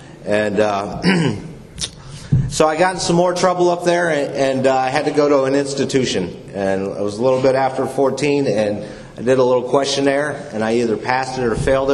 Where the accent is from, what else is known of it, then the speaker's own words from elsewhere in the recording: Michigan, United States; I'm from Michigan originally. I grew up there and enjoyed life to the best of my ability